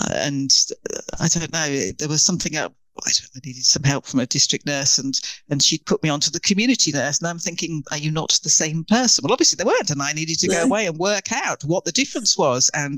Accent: United Kingdom; Yeah, I suppose, I don't know, I always say it's because we're British.

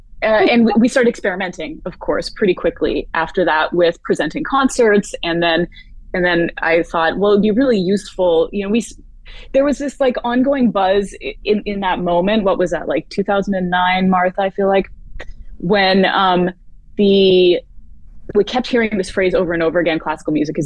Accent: Canada; born there; We're both Canadian born.

